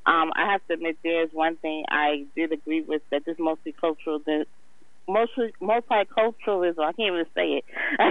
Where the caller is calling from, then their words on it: Macon, Georgia, United States; I'm calling from Macon, Georgia.